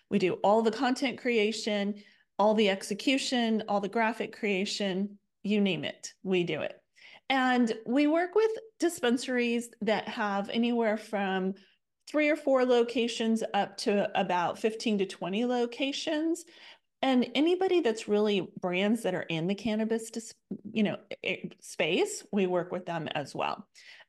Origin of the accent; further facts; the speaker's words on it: Texas, United States; So I'm born and bred in Texas. I'm a Texas girl, been here my whole life.